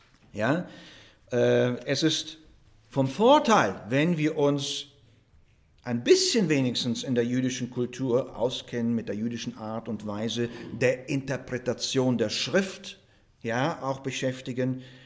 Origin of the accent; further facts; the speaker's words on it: Russia; Ich bin zwar in Russland zur Welt gekommen, in einer deutschen Familie bin ich aufgewachsen. Meine erste Sprache, die ich gelernt habe, auch in Russland, war Deutsch und dann Russisch.